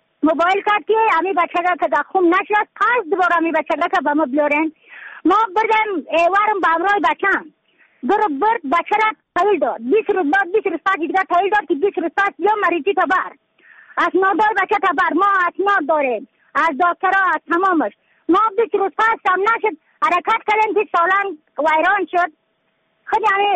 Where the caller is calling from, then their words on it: Badakhshan, Afghanistan; از بدخشان هستم، مرکز بدخشان، ولسوالی یفتل پایان، قیره وینگ